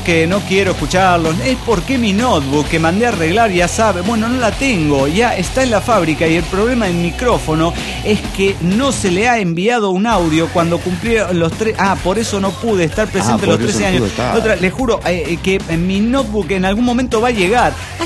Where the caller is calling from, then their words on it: Las Toscas, Santa Fe, Argentina; soy el conquistador de las Toscas Santa Fe Argentina.